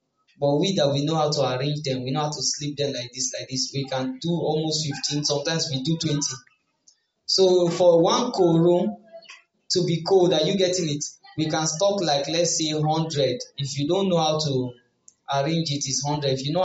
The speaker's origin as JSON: {"language": "English", "region": "Kogi", "country": "Nigeria", "tie": "born or raised there", "also_born_or_lived": "Kano", "said": "So I left my hometown, which was Kogi State, and went back to Kano because that was where we were born, before we came down."}